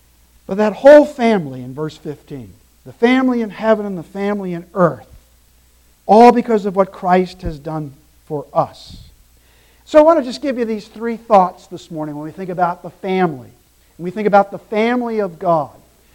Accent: New York, United States; We grew up just outside of New York, and over the years he had built up a clientele and a business of professional people that were looking for things.

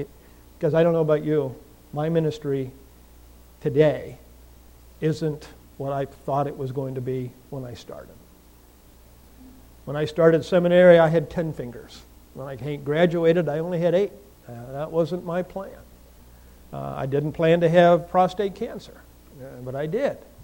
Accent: Pennsylvania, United States; I just recently came back from my hometown in central Pennsylvania

